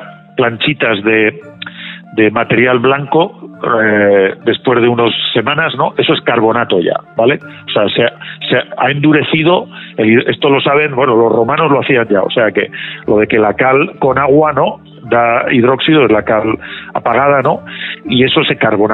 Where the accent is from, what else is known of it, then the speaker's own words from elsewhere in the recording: Castilla-La Mancha, Spain; Y yo en mi pueblo, que soy de un pueblecito de Guadalajara, me acuerdo de mis padres que lo hacían todos los años